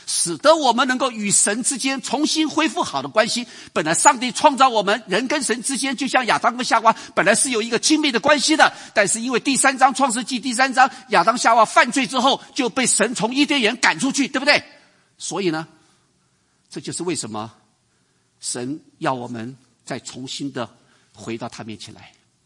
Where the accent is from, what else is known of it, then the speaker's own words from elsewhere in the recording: China; 我们中国人信佛是不是有这种观念？